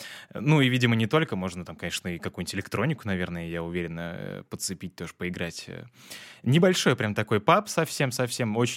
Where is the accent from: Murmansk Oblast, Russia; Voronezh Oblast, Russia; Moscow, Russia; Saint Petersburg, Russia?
Saint Petersburg, Russia; мы относительно недавно там узнали, что в целом мы оба из Питера.